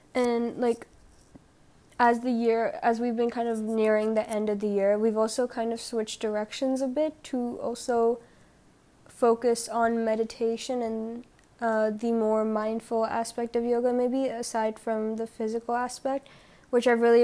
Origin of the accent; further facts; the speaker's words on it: India; since I'm from India